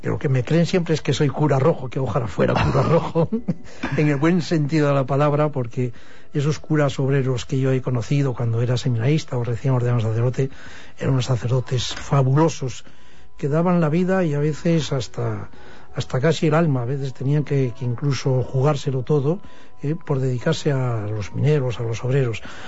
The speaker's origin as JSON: {"language": "Spanish", "town": "La Rebollada", "region": "Asturias", "country": "Spain", "tie": "born or raised there", "said": "Un cura mío del pueblo de La Rebollada, cura de un pueblo en que cuando yo le veía en mi pueblo en aquellos años, los años cuarenta y tantos"}